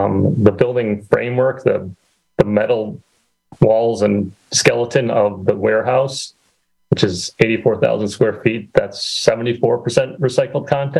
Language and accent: English; Manitowoc, Wisconsin, United States; also born or lived in Chicago / Baltimore; I grew up in Manitowoc, went to high school in Lincoln, went to college in Chicago, worked in Chicago, then Baltimore, Washington area for a while, then back to Chicago for a few years.